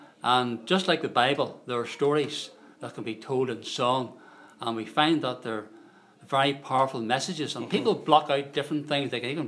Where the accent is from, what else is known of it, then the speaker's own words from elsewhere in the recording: Ireland; although we come from Ireland and we appreciate the culture of Irish music